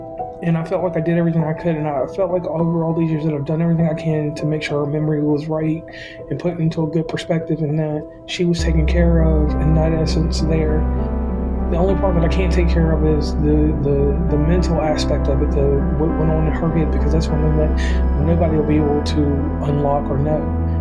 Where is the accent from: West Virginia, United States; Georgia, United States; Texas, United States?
West Virginia, United States; So on that note … from West Virginia and Commonplace, and this is Michelle with me.